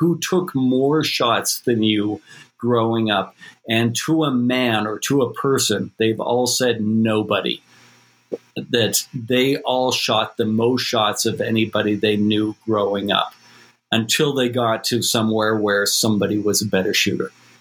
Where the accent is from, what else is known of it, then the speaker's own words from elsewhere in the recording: Canada; as a Canadian